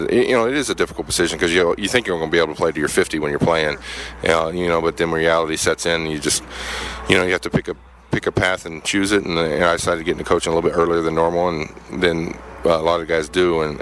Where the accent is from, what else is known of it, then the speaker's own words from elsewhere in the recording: Oklahoma, United States; Yeah, you know, I grew up in a small town in Oklahoma, western Oklahoma, in a town of about 500 people, graduated with 18.